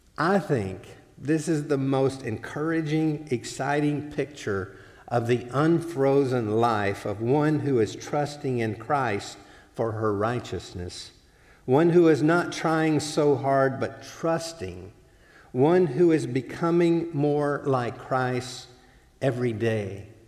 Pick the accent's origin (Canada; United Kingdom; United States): United States; Alabama; freedom from racial prejudice that was planted in me growing up in South Alabama